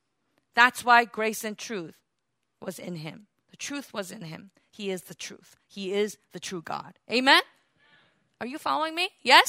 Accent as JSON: {"language": "English", "town": "Bronx", "region": "New York", "country": "United States", "said": "I come from the Bronx. I know where I'm coming from, right?"}